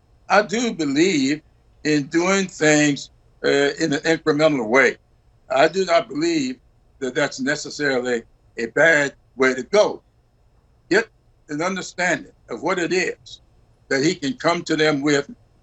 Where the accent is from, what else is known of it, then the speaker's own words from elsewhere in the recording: South Carolina, United States; I hear from people in my congressional district and in my home state of South Carolina.